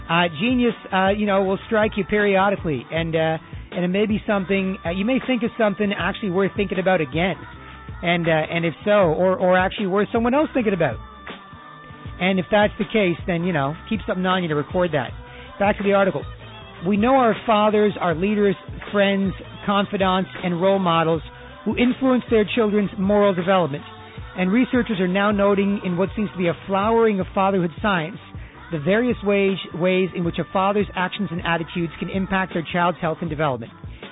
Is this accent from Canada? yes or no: yes; Canada; my parents are from India, and just because I'm Indian, while being Canadian